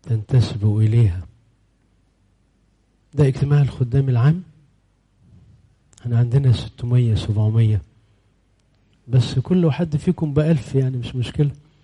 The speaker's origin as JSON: {"language": "Arabic", "country": "Egypt", "said": "وهو مجيء السيد المسيح له المجد إلى بلادنا مصر."}